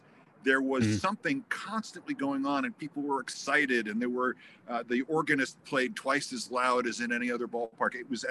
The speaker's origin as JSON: {"language": "English", "town": "New York City", "region": "New York", "country": "United States", "tie": "born or raised there", "said": "now remember, I grew up in New York"}